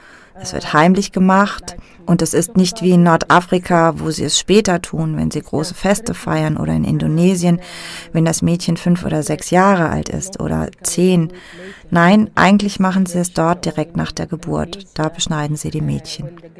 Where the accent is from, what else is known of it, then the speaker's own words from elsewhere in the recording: Oman; moved away as an adult; now in Berlin, Germany; ich komme aus dem Oman. Seit Oktober 2016 lebe ich in Berlin.